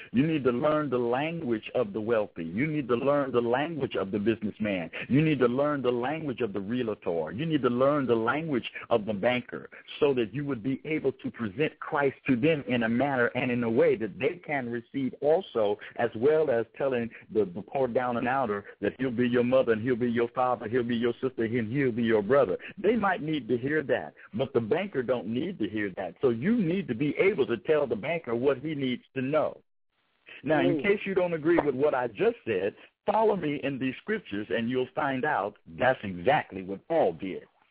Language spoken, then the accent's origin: English; California, United States; But me being a Californian, I don't and cannot conceive how they culturally accept, speak, eat, live, because we live different.